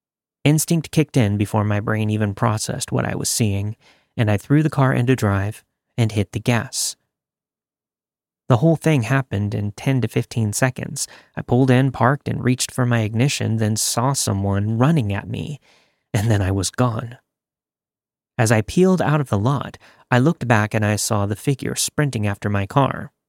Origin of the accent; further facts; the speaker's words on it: Seattle, Washington, United States; I'm originally from Seattle and was visiting at the time.